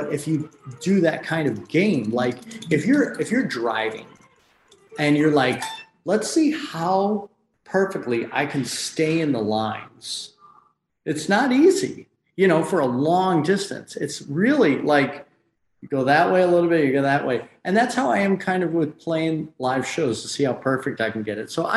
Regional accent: Michigan, United States; moved away as an adult; now in Los Angeles, United States; Right. Yeah. And I left that like right when I turned 18. So I've been out here for 1,000 years, it seems like.

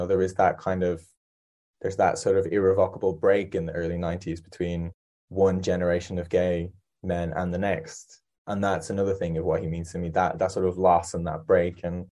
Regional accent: Ireland

